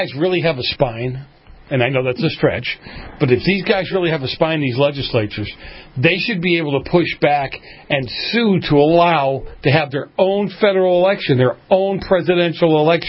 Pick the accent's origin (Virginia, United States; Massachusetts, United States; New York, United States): Massachusetts, United States; Boston; when I was a kid growing up in Boston, we would drive up north